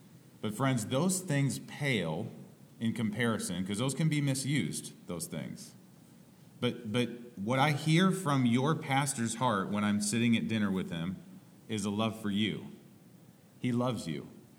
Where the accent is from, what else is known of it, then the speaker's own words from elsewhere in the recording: Cleveland, Ohio, United States; I'm from the Cleveland, Ohio area, and so I'm also a Browns Indians fan